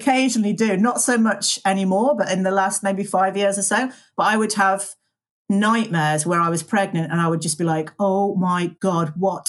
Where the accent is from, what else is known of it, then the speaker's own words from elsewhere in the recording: West Midlands, United Kingdom; I grew up in a very small village in Staffordshire. So, you know, countryside.